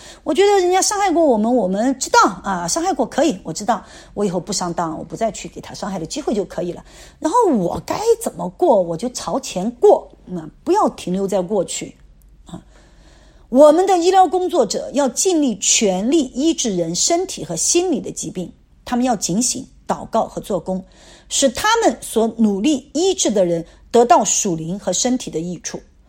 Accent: China; 其实我们中国人吃的那个结构，饮食结构是很好的

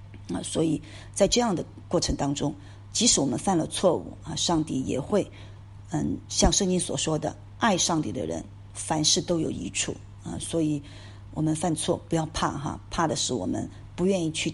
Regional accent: China; 因为毕竟有一句话，我们中国人说物以稀为贵吧

